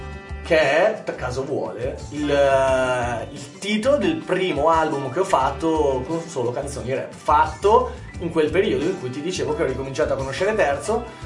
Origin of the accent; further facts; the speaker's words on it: Vimercate, Lombardy, Italy; Comunque viva Vimercate, perché voglio dirlo, sono di Vimercate.